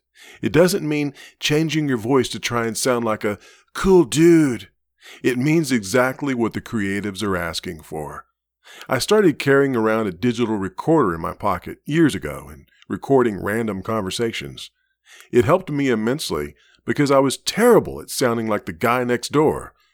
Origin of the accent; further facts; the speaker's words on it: the South, United States; Now, I'm a Southerner, but over the years, I've learned to lose my accent, and I routinely book jobs that require a Midwest sound